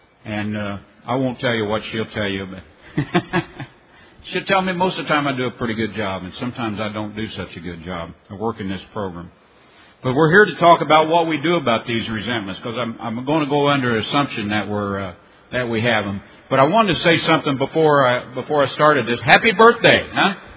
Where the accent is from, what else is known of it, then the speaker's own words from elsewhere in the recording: Indiana, United States; I'm from South Central Indiana area, Delegate Area 23